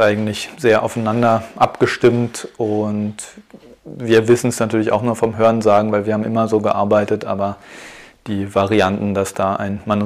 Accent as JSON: {"language": "German", "region": "Berlin", "country": "Germany", "moved": "as an adult", "lives_now": "Vienna, Austria", "said": "Ich bin ursprünglich aus Berlin und als ich nach Wien gezogen bin"}